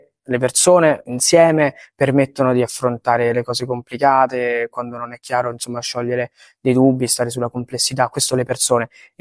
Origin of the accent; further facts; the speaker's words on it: Rome, Lazio, Italy; ho 25 anni, sono cresciuto a Roma